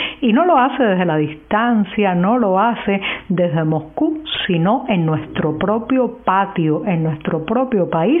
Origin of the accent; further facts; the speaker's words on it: Cuba; las principales víctimas de este arribo somos los cubanos dentro de la isla.